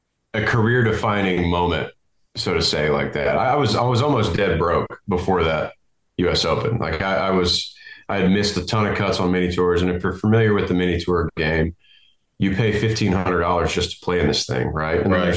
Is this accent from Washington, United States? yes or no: no; Louisiana, United States; I love representing the state of Louisiana. I grew up in Louisiana.